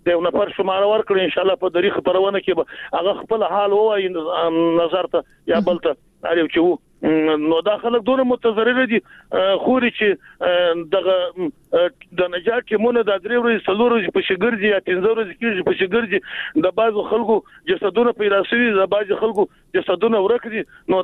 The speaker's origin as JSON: {"language": "Pashto", "region": "Jowzjan", "country": "Afghanistan", "said": "موږ خو د جوزجان د ولایت یو"}